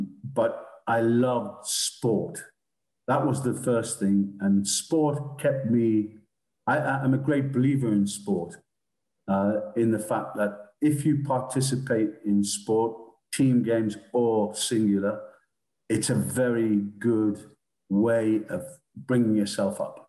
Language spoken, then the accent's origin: English; South Shields, North East England, United Kingdom; I lived in South Shields. I was brought up in South Shields. And it doesn't get many hot days.